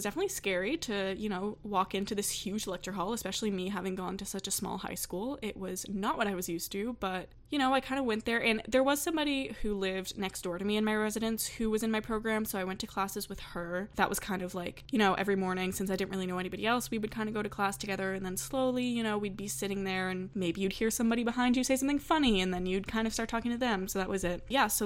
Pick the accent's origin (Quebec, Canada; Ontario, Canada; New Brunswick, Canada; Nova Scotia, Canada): Nova Scotia, Canada; Halifax; I started talking to him about how I was from Halifax